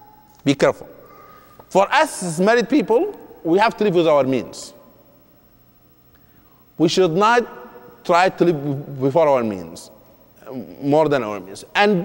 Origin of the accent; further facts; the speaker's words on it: Sudan; And I did enjoy my vacation with my family, alhamdulillah, when I visit my hometown, Sudan.